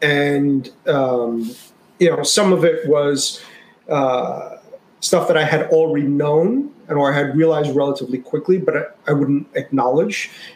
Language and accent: English; New York, United States; Like, look, I'm from New York and, you know, yes, I speak Hindi with an American accent and, you know, because I've lived in New York my whole life